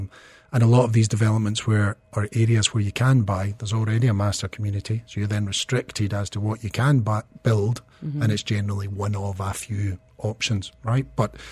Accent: Scotland, United Kingdom; I'm Scottish, so we're pretty well used to this.

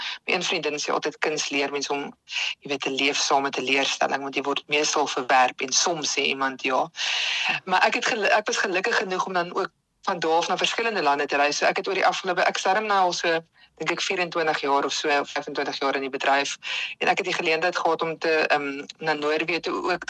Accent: Bellville, Western Cape, South Africa; ek is gebore en getoe in Bellville omgewing. Ek was op skool oorspronklik in D.F. Milan en daarna is ek toe Stellenbosch toe waar ek by die visuele kunste departement gestudeer het daar in die pragtige Stellenbosch.

